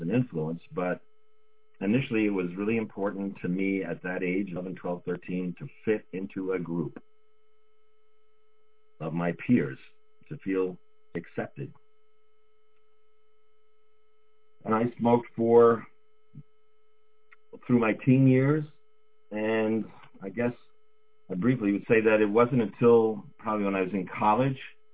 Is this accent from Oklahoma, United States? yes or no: no; Woodstock, New York, United States; it wasn't until I had moved back to my hometown of Woodstock, New York